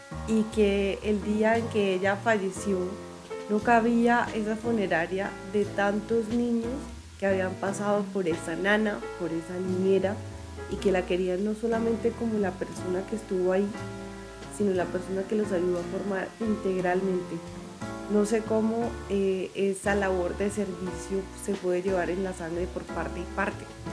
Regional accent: Colombia; Soy gran colombiana, mucho honor

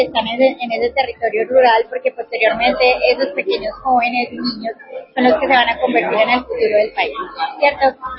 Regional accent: Colombia; O algo súper productivo para todos nosotros como colombianos

